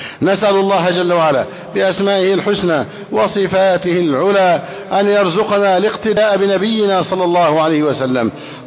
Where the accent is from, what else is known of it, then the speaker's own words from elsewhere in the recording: Egypt; اللهم احفظ بلدنا مصر أمنا أمانا